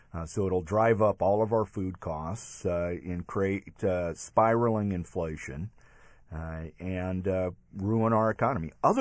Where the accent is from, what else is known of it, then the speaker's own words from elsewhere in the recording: Omaha, Nebraska, United States; Born and raised in Omaha. Haven't left other than to work here.